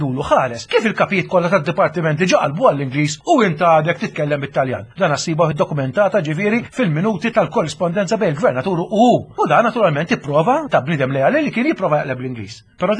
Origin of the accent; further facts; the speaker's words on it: Ħamrun, Southern Region, Malta; Ma nafx għatlek xi jiena ma jiena mill-Ħamrun u l-iskola li r-reżenja fuqha kienet proprja l-iskola tal-Ħamrun.